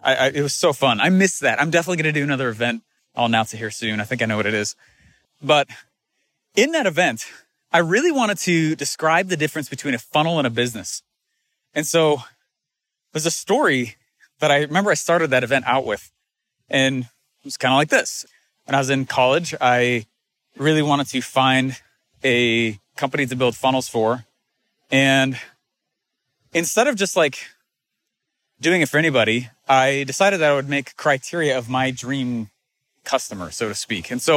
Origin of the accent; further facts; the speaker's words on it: Denver, Colorado, United States; And I grew up in Denver, but it's not like Boise, Idaho is an easy place to fly into.